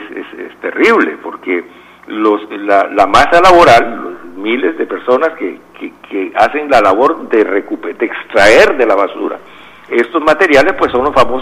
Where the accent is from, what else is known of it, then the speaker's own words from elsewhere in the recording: Costa Rica; tengo que pasar sobre ascuas porque soy costarricense